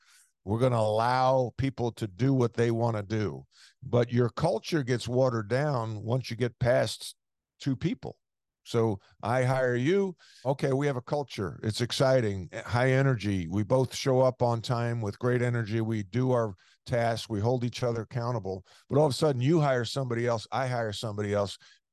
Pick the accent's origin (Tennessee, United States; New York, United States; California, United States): New York, United States; I was used to that growing up on Long Island playing. I played for Bob McKillop at Holy Trinity High School.